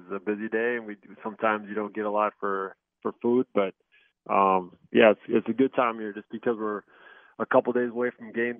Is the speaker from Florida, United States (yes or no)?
no; Cosmos, Minnesota, United States; My hometown.